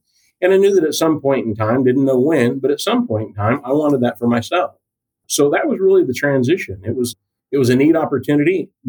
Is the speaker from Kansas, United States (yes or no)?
yes; Pittsburg, Kansas, United States; So yeah, I grew up in rural Kansas, down in the southeast corner, down around Pittsburgh. I went to college down there